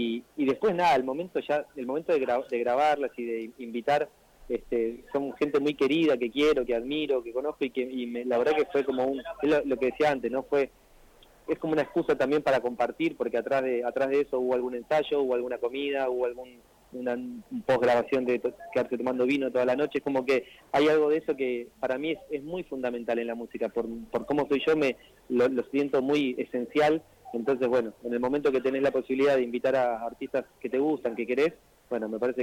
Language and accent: Spanish; Buenos Aires, Argentina; yo soy porteño, vivo en Buenos Aires, pero hace 5 o 6 años que vivo ahí en las sierras